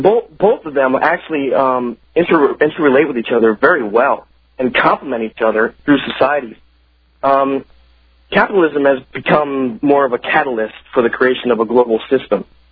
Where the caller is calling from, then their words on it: Cape Coral, Florida, United States; Cape Coral, actually. It's a little small cape down here in Florida, and there's this hard cape that comes through here 8 times a day. And we're actually about 55, 60 miles north of Naples, so.